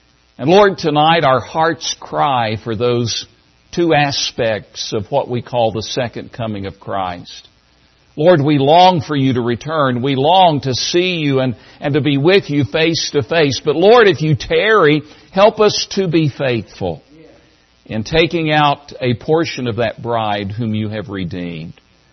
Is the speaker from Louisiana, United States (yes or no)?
no; Tennessee, United States; But I grew up in East Tennessee. And we had somewhat of an isolation historically there.